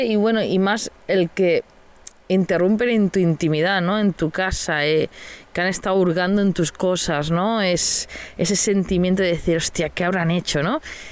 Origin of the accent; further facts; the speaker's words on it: Mataró, Catalonia, Spain; A mí me robaron en Mataró, en mi casa, en donde pone el DNI, que yo nací, o sea, en mi ciudad natal.